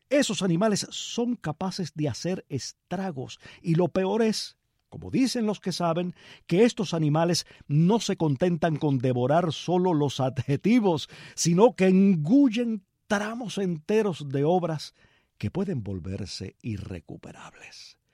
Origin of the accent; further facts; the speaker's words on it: Cuba; porque los cubanos no nos damos cuenta hasta qué punto nuestra música y nuestra manera de hablar están llenas de disparates.